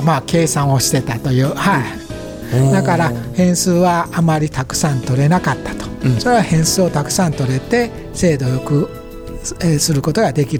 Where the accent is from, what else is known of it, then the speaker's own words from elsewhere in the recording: Kansai, Japan; now in Aichi, Japan; あの愛知県に来るということが、うん、生まれも育ちも、まあ大阪、神戸、京都ぐらいをうろうろしてたんですから、